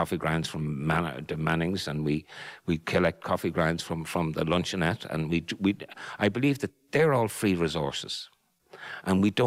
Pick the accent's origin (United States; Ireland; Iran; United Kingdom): Ireland; Ballybough, Leinster; I'm from Ballybock.